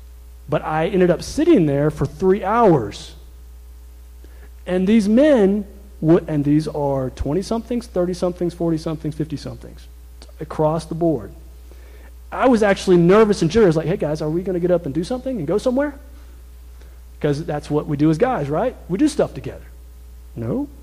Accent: Wilmington, North Carolina, United States; I'm from Wilmington. I'm from North Carolina. And I'm from the Southeast, other parts and place.

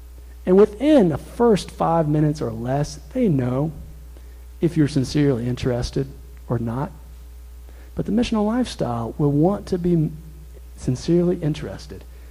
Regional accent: Wilmington, North Carolina, United States; I'm from Wilmington. I'm from North Carolina. And I'm from the Southeast, other parts and place.

